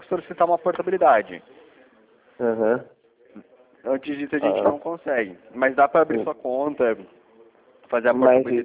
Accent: Brazil; Eu sou de São José.

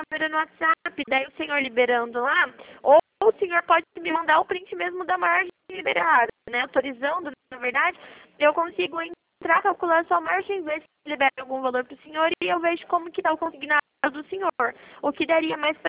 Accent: Maringá, Paraná, Brazil; Nós somos aqui do Paraná, nós somos de Maringá, nós ficamos na Avenida Brasil.

